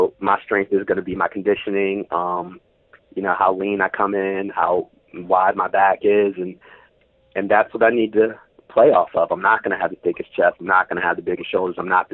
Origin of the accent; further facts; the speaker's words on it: Maryland, United States; I'm from Maryland and DMV, DC, Maryland, Virginia. We have a lot of great competitors